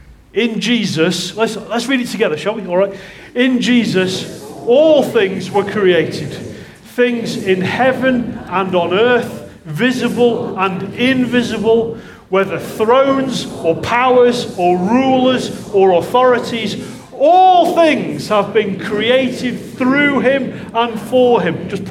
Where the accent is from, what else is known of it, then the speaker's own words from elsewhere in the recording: United Kingdom; I speak as a British person to myself